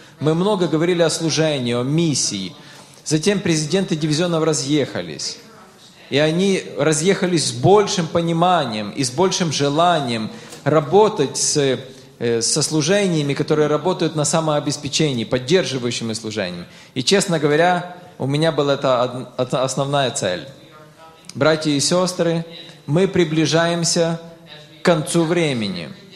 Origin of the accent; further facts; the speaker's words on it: Cairo, Cairo Governorate, Egypt; Мне нравится этот регион, потому что я вырос там. Я вырос в Каире, в Египте. Это мой дом был в детстве.